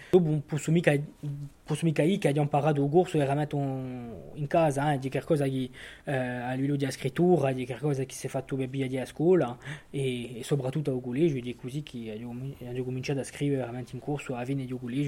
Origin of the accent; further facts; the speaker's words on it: Saint-Florent, Corsica, France; qua, dunque sono di San Fiorenzo. Allora, sono andato a scuola in San Fiorenzo. Dopo ho seguito a Ugole, giù in San Fiorenzo, e ho continuato a Oligé, a Uvango, in Bastiglia.